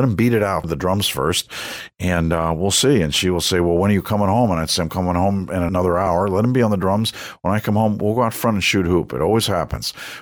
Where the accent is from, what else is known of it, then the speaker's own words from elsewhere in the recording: United States; also born or lived in Bethesda, Maryland; I grew up right outside of Manhattan in the era of the Fonz